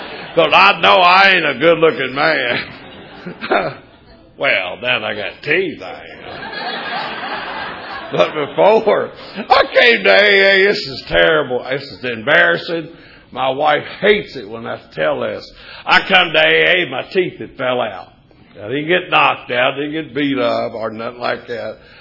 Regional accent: Kentucky, United States; now in St. Petersburg, United States; I'm originally from Kentucky, and I used to belong to a Tuesday night group that met on Saturday morning.

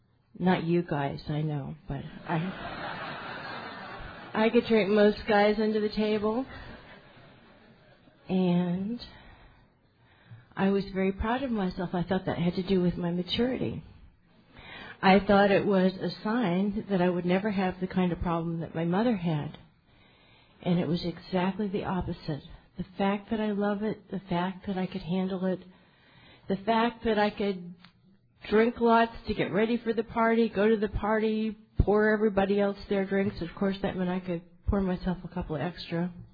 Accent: Sedona, Arizona, United States; I come from Sedona, Arizona. I got sober in Baltimore.

